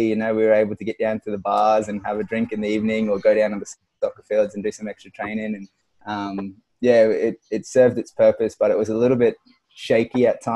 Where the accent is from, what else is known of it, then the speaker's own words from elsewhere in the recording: Australia; So this is back in 2013, you know, I'm young Australian, just looking to have a good time.